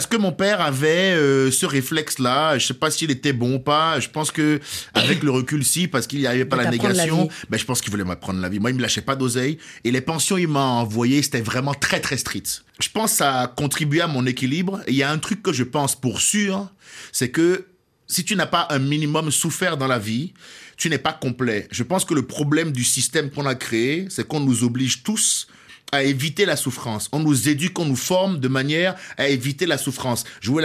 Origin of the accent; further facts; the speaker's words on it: Cotonou, Littoral, Benin; born there; C'est ça, je suis né au Bénin, à Cotonou.